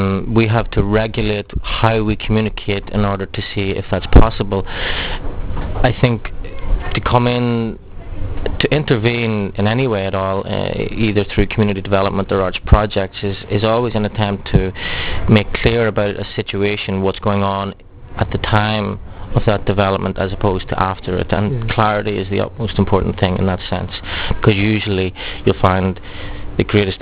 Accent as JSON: {"language": "English", "town": "Belfast", "region": "Northern Ireland", "country": "United Kingdom", "tie": "born or raised there", "said": "which I didn't feel I got a very clear picture of growing up in Belfast."}